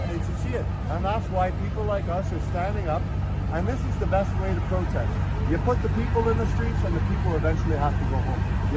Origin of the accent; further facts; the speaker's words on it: Canada; We want to go back to being Canadian, free, and everyone's watching us.